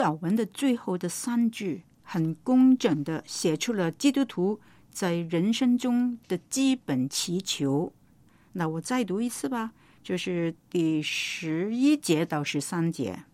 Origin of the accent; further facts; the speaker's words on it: Guangdong, China; 就是我们广东人所说的餐文餐食啊